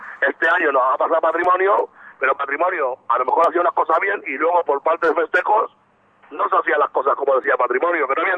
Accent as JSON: {"language": "Spanish", "town": "Leganés", "region": "Community of Madrid", "country": "Spain", "said": "muchos de los feriantes que habíamos somos de Leganés. Porque aquí en la Comunidad de Madrid casi todos somos de Leganés"}